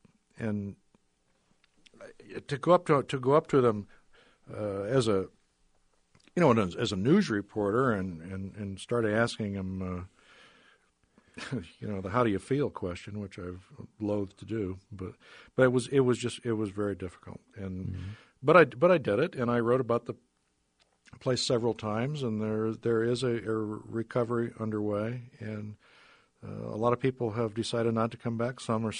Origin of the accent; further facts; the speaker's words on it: Oakville, Iowa, United States; In 2008, my hometown flooded. The levee west of the town of Oakville broke, and the next day I was on a an airplane with a registered photographer, and we overflew the town, and I was and seeing the little town I grew up